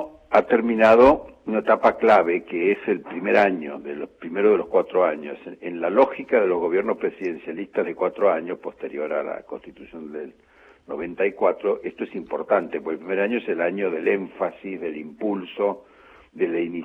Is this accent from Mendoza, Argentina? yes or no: yes; Mendoza, Argentina; No, soy de Mendoza, pero es mi retiro en el mundo, mi lugar en el mundo.